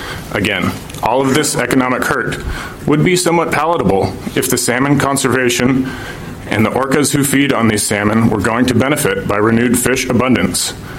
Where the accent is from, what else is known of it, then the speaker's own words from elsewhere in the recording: Longview, Washington, United States; now in Seattle, United States; I'm a recreational angler from Seattle. I grew up in Longview, just near here.